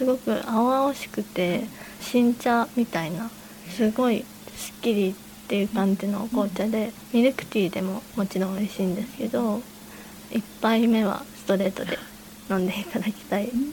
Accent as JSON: {"language": "Japanese", "town": "Fujisawa", "region": "Kanagawa", "country": "Japan", "tie": "born or raised there", "said": "ずっと藤沢で、生まれて育っているので"}